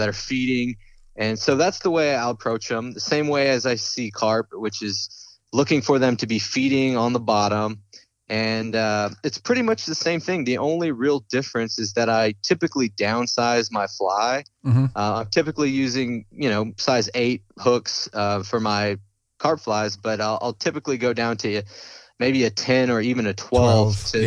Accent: Alice, Texas, United States; now in Austin, United States; you know, we came from South Texas. So we both were raised in a town called Alice. It was 30 minutes from Corpus Christi, Port Aransas, Texas.

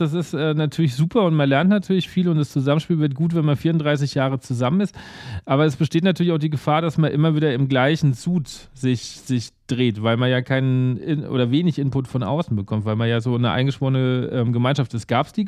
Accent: Aschaffenburg, Bavaria, Germany; born there; also ich komme ja so gebürtig aus der Aschaffenburger Ecke.

